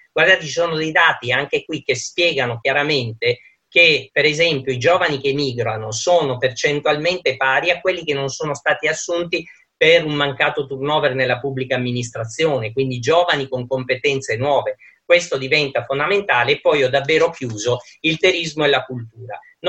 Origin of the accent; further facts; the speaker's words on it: Southern Italy, Italy; moved away; essendo qui ormai da tanti anni, all'83, sono meridionale ed ancora oggi, da quando io sono partito dalla mia terra nell'83